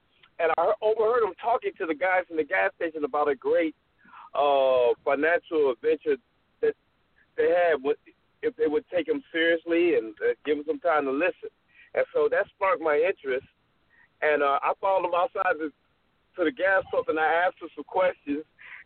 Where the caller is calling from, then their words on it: Detroit, Michigan, United States; I'm calling from Detroit, Michigan.